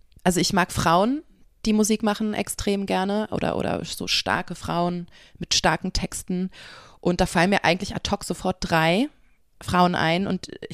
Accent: West Germany, Germany; bei Berlin denke ich dann eher so als Wessi total an die Currywurst

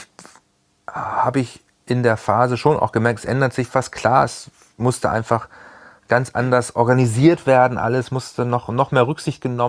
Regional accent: Hanover, Lower Saxony, Germany; bin ja auch aus Hannover nie wirklich weggekommen, hatte hier immer eine Base

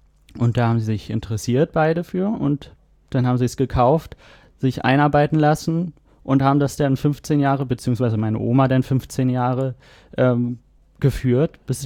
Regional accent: Berlin, Germany; now in Hamburg, Germany; Wir kommen aus Berlin.

